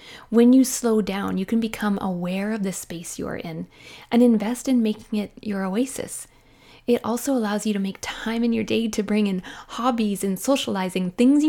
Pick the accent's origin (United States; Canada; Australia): Canada; I am a Canadian mom in small town Canada.